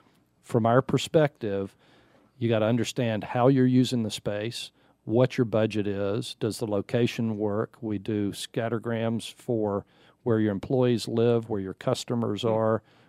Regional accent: Atlanta, Georgia, United States; I'm originally from Atlanta. I've seen Atlanta grow quite a bit since I've been here.

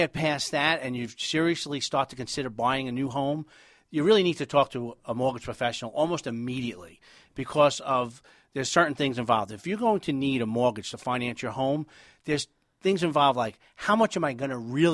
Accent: New York City, New York, United States; I'm originally from New York City, and I lived in New York City, Manhattan, and Brooklyn for 25 years

